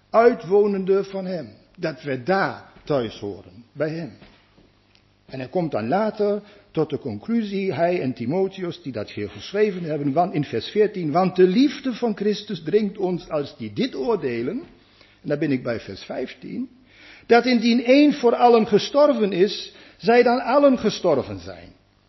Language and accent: Dutch; North Rhine-Westphalia, Germany; accent: German; Dutch is a second language; Ik kom uit de buurt van Düsseldorf, daar ligt het Neandertal.